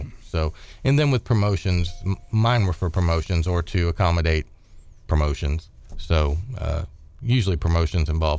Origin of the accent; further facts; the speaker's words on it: Kansas City, Missouri, United States; I was originally from Kansas City, and there were no openings in Kansas City at that time.